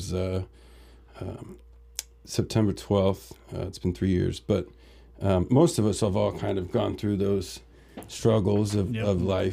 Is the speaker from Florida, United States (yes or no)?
yes; Florida, United States; also born or lived in South Carolina, United States; I'm from. I was born in South Carolina. My parents are actually from Western Maryland. I went to school and grew up in Florida.